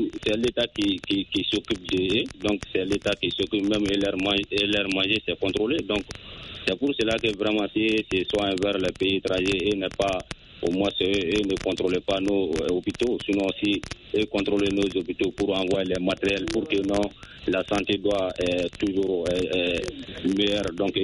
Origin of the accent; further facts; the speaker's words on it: Somikeni, Mali; Toujours dans mon village natal, à Somikeni.